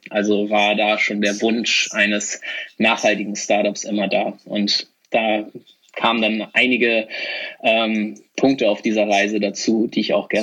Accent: Hamburg, Germany; Ich komme nämlich auch aus Hamburg.

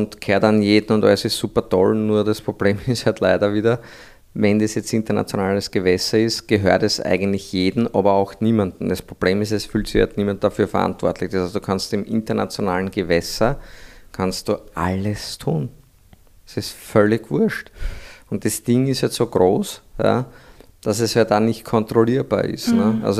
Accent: Austria; wir sind aus Österreich, wir haben nicht einmal einen Meerzugang

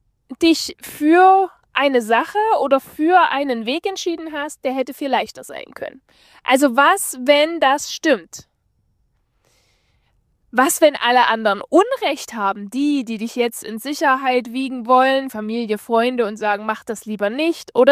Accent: Germany; dass wir gerne als Menschen an sich, aber vielleicht auch ein bisschen so als Deutsche, das ist, glaube ich, so ein bisschen typisch deutsch

